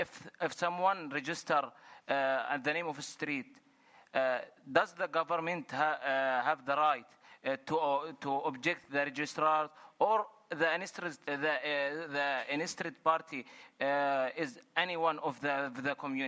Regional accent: Jordan; English is a second language; from Jordan.

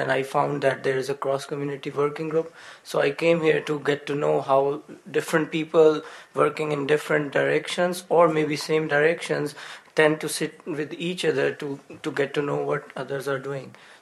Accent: Pakistan; I'm from Pakistan.

